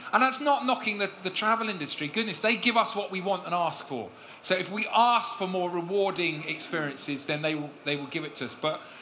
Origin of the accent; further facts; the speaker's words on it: England, United Kingdom; accent: Estuary; I've changed my estuary accent to try and fit in and be acceptable